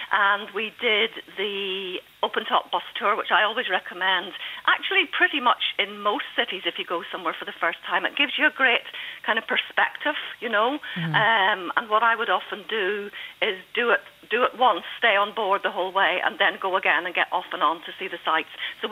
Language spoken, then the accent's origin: English; Ireland; The first morning in my hotel, when the waitress realised I was from Ireland